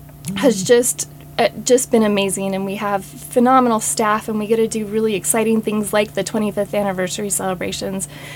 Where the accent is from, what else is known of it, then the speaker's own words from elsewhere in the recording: Utah, United States; also born or lived in Boise, Idaho / Wyoming; So I was born in Boise, Idaho, although I grew up primarily in Utah, Wyoming. But we moved back to Boise when I was a senior in high school, and I graduated from high school here.